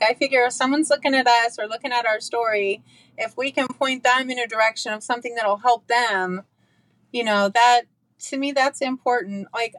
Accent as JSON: {"language": "English", "region": "Montana", "country": "United States", "tie": "born or raised there", "also_born_or_lived": "Southern California", "moved": "as an adult", "said": "I was born and raised in Montana. And then I moved to Southern California after I graduated high school."}